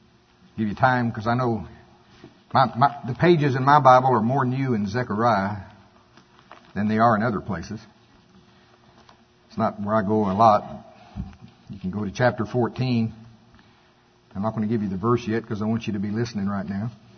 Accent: Oklahoma, United States; I'm definitely not Canadian. I'm from Pottawatomie County, Oklahoma.

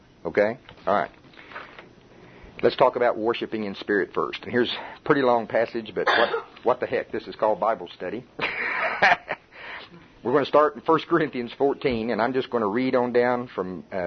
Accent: Oklahoma, United States; accent: Oklahoma; I hope you folks in Ohio and can understand that my Oklahoma accent says worship. I don't know if that's really the way you say it or not, but it's worship here.

